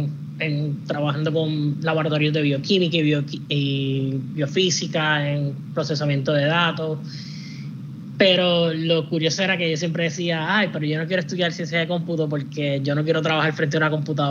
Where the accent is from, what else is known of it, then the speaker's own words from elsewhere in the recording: Canóvanas, Puerto Rico; estudié en la UP. Soy de Canóvanas, que sí, toda mi vida entre Canóvanas y Loíza. Estudié en escuela pública en Puerto Rico, en la Luis Hernández Perón en Canóvanas.